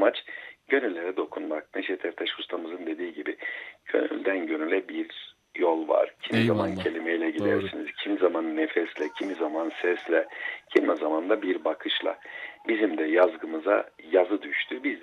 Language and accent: Turkish; Kırşehir, Turkey; now in Konya, Turkey; Kuşaklı köyünde doğdu. Ancak köyümüzün Kırşehir'e daha yakın olması sebebiyle ilk orta öğretim olmak üzere bütün çocukluğum ve gençliğim Kırşehir'de geçti. 1984 yılından sonra da lise son sınıfta öğrenciyken içime düşen bir Mevlana aşkı ile Konya'da yaşamaya karar verip